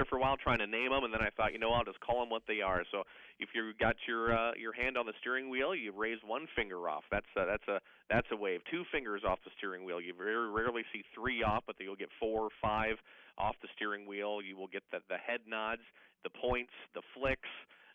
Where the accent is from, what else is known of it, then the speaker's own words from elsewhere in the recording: Iowa, United States; Yeah, you know, I grew up here in Iowa and went away for about 5 years and moved to Wisconsin for a job there doing in radio.